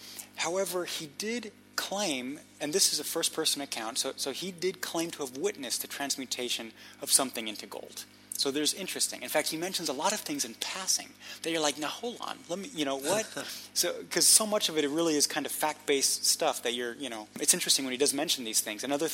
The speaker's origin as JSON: {"language": "English", "town": "Munich", "region": "Bavaria", "country": "Germany", "tie": "born or raised there", "second_language": "English", "said": "when I grew up in Munich"}